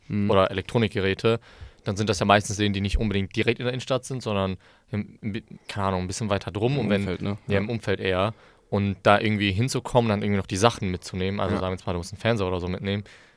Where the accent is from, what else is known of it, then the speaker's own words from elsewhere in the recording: Essen, North Rhine-Westphalia, Germany; also ich komme aus Essen